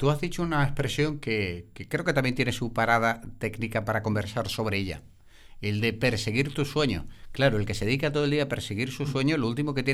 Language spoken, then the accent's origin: Spanish; Seville, Andalusia, Spain; Yo soy de Sevilla, yo lo que voy en Tucson, actualmente.